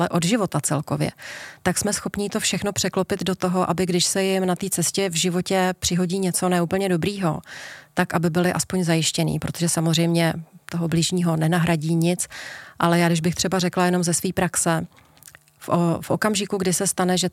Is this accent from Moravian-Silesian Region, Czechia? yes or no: no; Neratovice, Central Bohemian Region, Czechia; bylo mi nějakých 19. No a nejbližší okresní město, protože já jsem z Neratovic, tak byl Mělník.